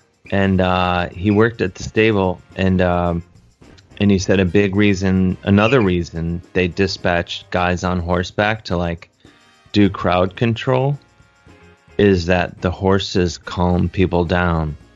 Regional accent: Cleveland, Ohio, United States; when I was a pretty young thing, growing up in Cleveland, Ohio, there was this street called Mayfield Road

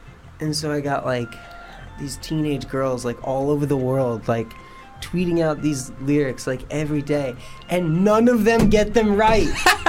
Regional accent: New York City, New York, United States; I'm a New Yorker, and I'm used to, like, playing the States and stuff

